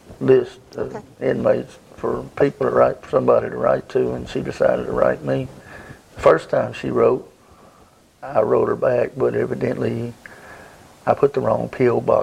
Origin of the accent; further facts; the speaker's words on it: Tyler, Texas, United States; I was born and raised in Tyler.